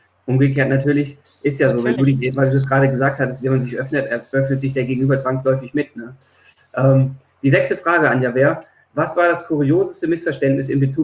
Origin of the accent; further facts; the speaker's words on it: Baden-Württemberg, Germany; ich bin ursprünglich aus der Nähe von Stuttgart, jetzt nicht unbedingt so katholisch wie München, aber de facto ist es so, die schwäbische Erziehung ist da nicht sehr abweichend.